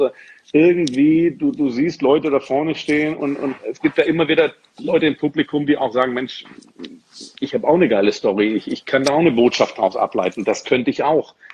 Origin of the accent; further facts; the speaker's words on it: Dortmund, North Rhine-Westphalia, Germany; hier bei mir in meiner Heimatstadt Dortmund.